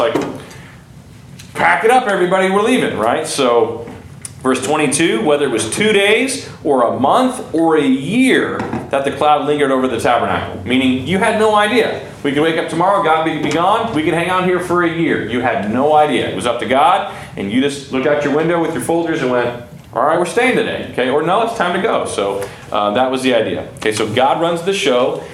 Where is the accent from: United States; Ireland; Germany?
United States; Texas; you know, the tornado siren that we used to have growing up in Texas.